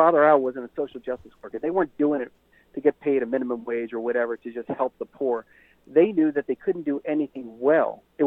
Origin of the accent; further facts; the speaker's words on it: Ireland; I'm Irish. Like, I love Father Flanagan. I'm an Irishman.